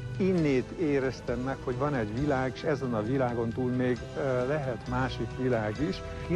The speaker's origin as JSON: {"language": "Hungarian", "town": "Zámoly", "region": "Fejér", "country": "Hungary", "tie": "born or raised there", "said": "Itt születtem Zámolyon. 12 évig itt éltem a faluban."}